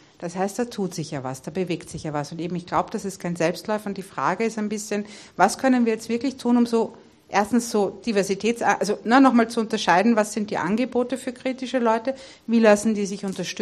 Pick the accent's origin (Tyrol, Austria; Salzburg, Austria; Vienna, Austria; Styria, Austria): Vienna, Austria; Ich komme aus Wien, wo noch Tierbabys gerettet werden.